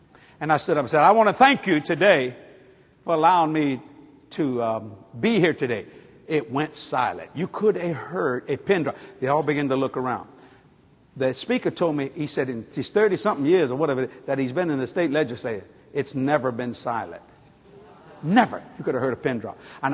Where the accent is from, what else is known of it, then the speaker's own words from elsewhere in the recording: Louisiana, United States; I said, I'm a Cajun. We could be anything. We don't know.